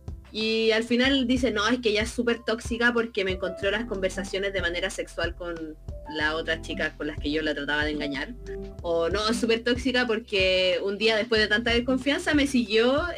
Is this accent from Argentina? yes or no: no; Mexico; soy mexicano y no entiendo modismos chilenos.